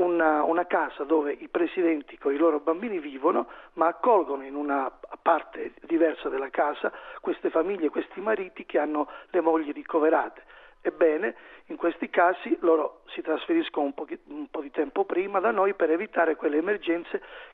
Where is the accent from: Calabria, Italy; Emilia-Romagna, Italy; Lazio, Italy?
Calabria, Italy; Giù in Calabria, da noi, io sono calabrese, si dice chiude una porta e apre un portone.